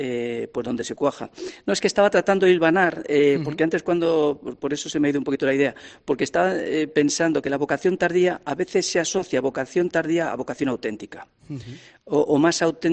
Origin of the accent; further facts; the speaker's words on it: Castilla-La Mancha, Spain; Allí en La Mancha, en mi zona, en mi pueblo, es la Virgen de Peñarroya.